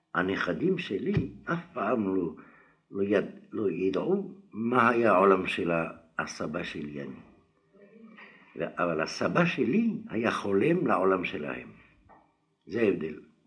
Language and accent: Hebrew; Algeria; הייתי גר בעיר קטנה של אלג'ריה, ויהודית ערבית.